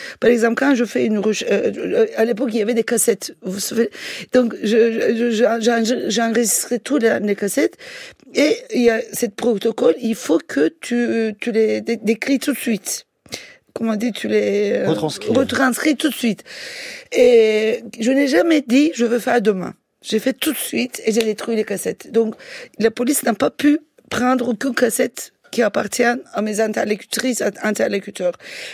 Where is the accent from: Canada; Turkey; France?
Turkey; je suis turque, je ne connais pas bien le kurde